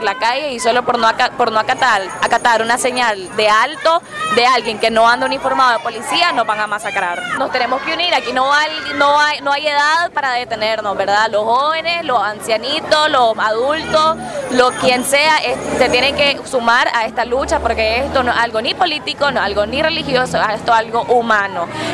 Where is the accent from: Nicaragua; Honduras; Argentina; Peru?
Nicaragua; Nosotros somos madres nicaragüenses, tenemos hijos también